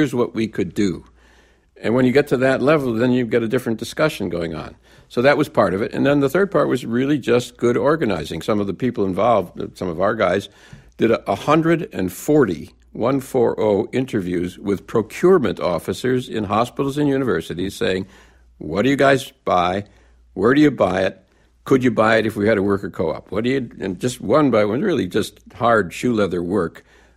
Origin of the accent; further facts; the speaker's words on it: Racine, Wisconsin, United States; I'm from Racine, Wisconsin.